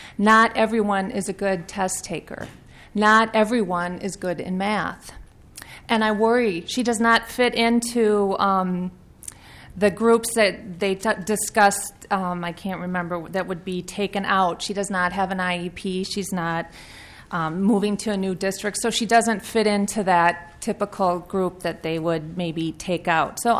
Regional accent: Plymouth, Minnesota, United States; Community. I'm from Plymouth, Minnesota.

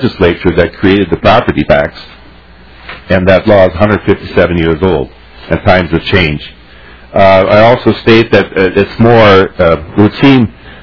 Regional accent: Plato, Minnesota, United States; I'm from Plato, Minnesota.

